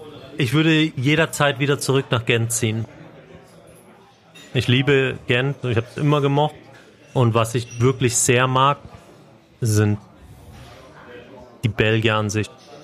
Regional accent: Bavaria, Germany; Und als Bayer hatte ich da 0,0 Probleme.

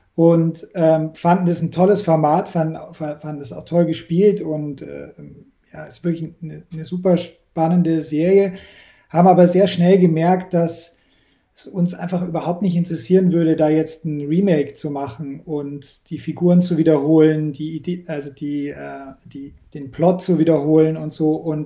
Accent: Bavaria, Germany; also born or lived in Munich; Und ich bin an der Grenze zu Österreich aufgewachsen.

